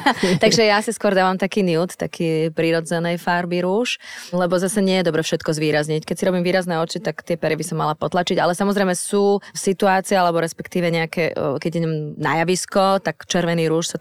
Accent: Bratislava, Bratislava Region, Slovakia; Som rodená Bratislavčanka, najmä divadelná herečka

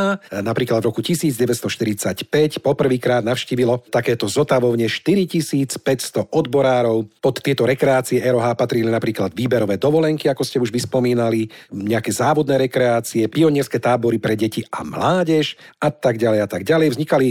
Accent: Zvolen, Banská Bystrica Region, Slovakia; mali sme to aj my u nás vo Zvolení, taký mliečny bar alebo mliečny bufet, ako sme to volali.

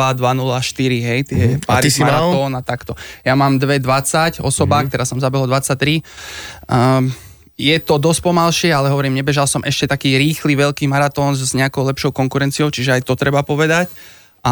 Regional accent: Námestovo, Žilina Region, Slovakia; ja som z Oravy, takže všetky oravské, čo sa dá, pôjdem sa niekde ukázať

